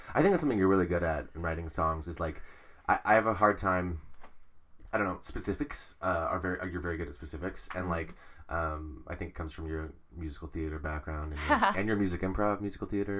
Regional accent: Canyon, Texas, United States; also born or lived in Ames, Iowa / New Mexico; Okay, so I was born in Ames, Iowa, and then we moved to New Mexico where my little sister was born, and then we moved to Canyon, Texas

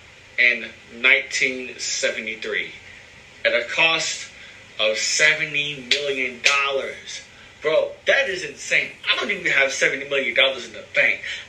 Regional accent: United States; I've been to Carowinds multiple times. I grew up around Carowinds. I go to Charlotte a lot.

